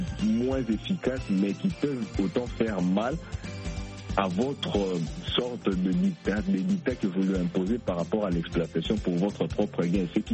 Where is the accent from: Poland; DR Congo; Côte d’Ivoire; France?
DR Congo; ici chez nous, en République démocratique du Congo